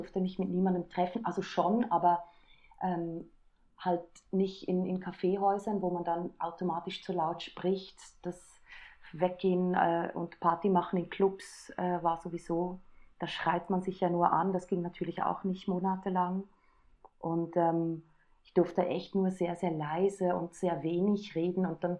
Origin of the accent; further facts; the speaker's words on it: Switzerland; also born or lived in Vienna, Austria; Ich bin in der Schweiz aufgewachsen, dann bin ich nach Wien